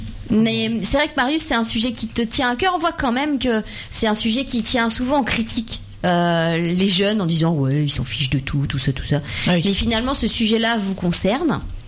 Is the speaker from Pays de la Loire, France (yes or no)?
yes; Le Mans, Pays de la Loire, France; Et moi, quand j'étais jeune, j'habitais au Mans.